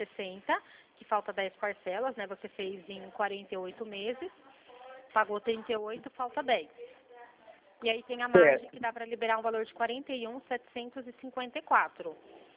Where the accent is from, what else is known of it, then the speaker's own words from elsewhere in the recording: Limeira, São Paulo, Brazil; eu sou daqui de Limeira, interior de São Paulo